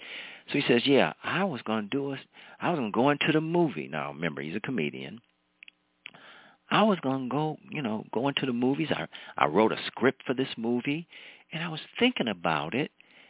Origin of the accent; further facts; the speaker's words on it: Ohio, United States; And in my home state, Ohio, Palestine can't even get a president or the transportation secretary to come down there.